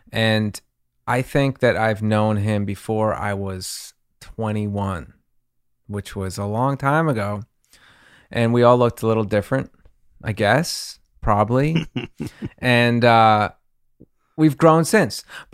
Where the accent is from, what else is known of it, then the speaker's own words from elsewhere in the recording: New Jersey, United States; I grew up in Jersey, as some of you know.